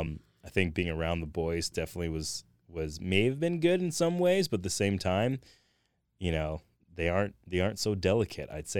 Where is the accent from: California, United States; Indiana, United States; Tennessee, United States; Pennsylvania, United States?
California, United States; Thousand Oaks; I grew up in California, raised in Thousand Oaks. I was raised in a single parent home with my mom, and I was one out of five kids.